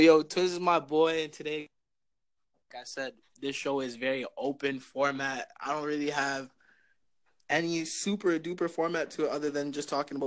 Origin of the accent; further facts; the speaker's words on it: Canada; Man, and it's crazy because we're Canadian